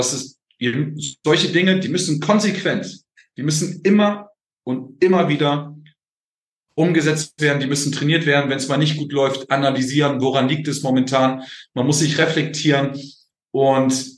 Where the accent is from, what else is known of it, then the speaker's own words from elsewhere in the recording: Oldenburg, Lower Saxony, Germany; Weil ich komme aus Oldenburg, ja, und Oldenburg ist ja an der Nordseeküste.